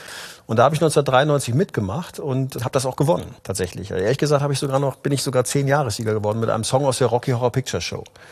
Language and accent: German; Neuwied, Rhineland-Palatinate, Germany; in so einer Stadthalle in Neuwied, wo ich aufgewachsen bin